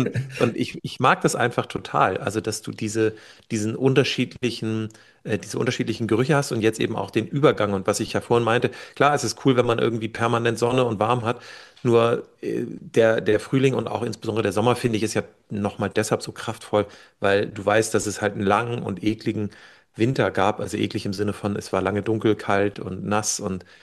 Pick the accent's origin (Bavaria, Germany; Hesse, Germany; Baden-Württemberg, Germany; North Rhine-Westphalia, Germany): Hesse, Germany; Frankfurt; wo kommen Sie denn her? Und ich sage, ja, aus Frankfurt.